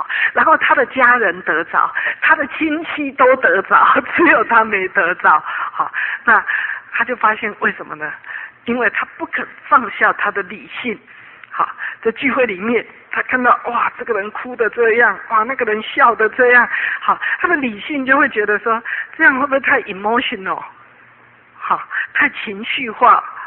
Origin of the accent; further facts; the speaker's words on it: China; 只是我们中国人呢一直没有正确的来培养情感